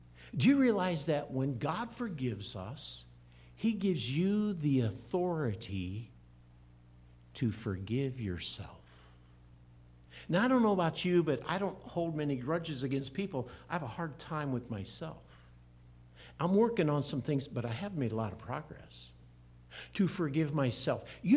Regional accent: Iowa, United States; I grew up in Iowa, and I remember in a confirmation class or a youth group meeting, we had a special speaker.

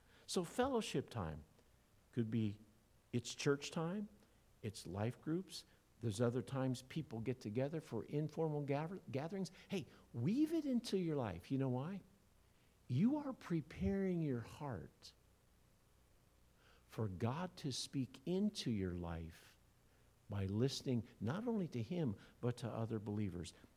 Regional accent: Iowa, United States; I grew up in Iowa, had a neighbor

